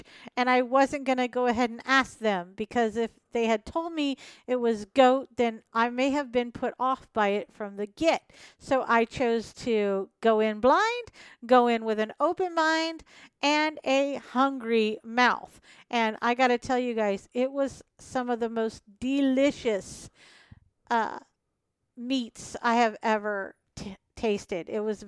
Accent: California, United States; also born or lived in Oklahoma; And that says a lot because I am from California, and I do like my Cali barbecue

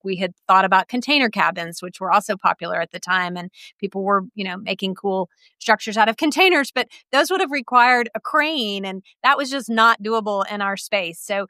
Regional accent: Austin, Texas, United States; I grew up in Austin and my parents had a place in Wimberley since the 70s. So I grew up coming here as a kid

